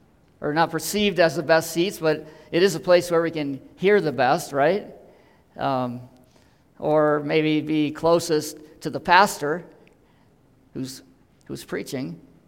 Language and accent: English; Michigan, United States; I grew up in Western Michigan, a very religiously conservative area